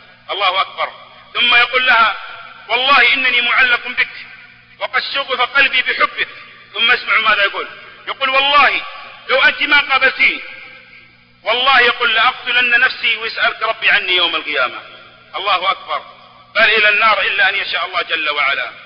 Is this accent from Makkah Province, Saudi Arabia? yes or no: yes; Jeddah, Makkah Province, Saudi Arabia; مرة من المرات دخلت أحد الأحياء عندنا في جدة